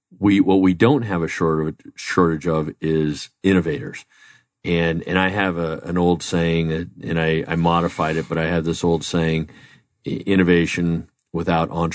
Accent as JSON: {"language": "English", "region": "Arizona", "country": "United States", "said": "I'm from the community, I'm from Arizona."}